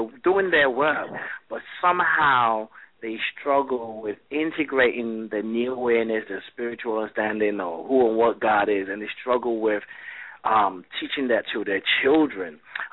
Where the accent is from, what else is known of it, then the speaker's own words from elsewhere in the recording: Nigeria; now in England; I mean, I grew up in Nigeria, and there's, there's this idea that if someone is at least 2 years older than you, you don't call them by their first name.